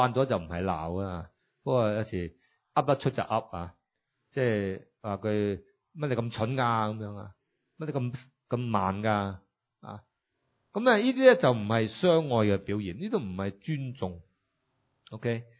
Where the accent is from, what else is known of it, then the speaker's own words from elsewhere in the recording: Macau; born there; 我3月10号生日，我在澳门出世。